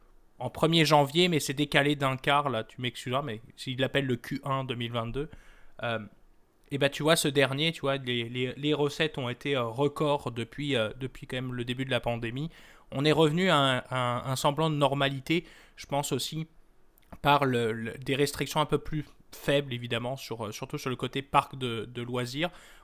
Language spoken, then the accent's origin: French; France; now in Canada; chez nous en France